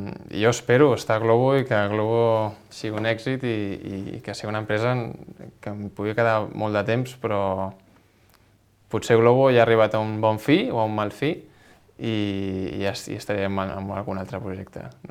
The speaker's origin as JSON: {"language": "Catalan", "town": "Barcelona", "region": "Catalonia", "country": "Spain", "said": "a Barcelona, que és d'on soc i és on estic més còmode"}